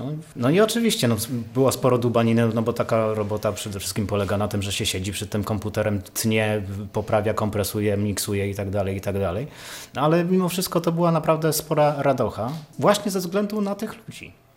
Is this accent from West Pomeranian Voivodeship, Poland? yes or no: yes; Choszczno, West Pomeranian Voivodeship, Poland; Jestem z Choszna